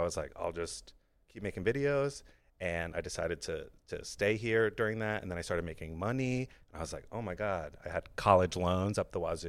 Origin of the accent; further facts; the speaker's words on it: New York, United States; also born or lived in Los Angeles; But I grew up in New York, and then I lived in L.A. to pursue comedy.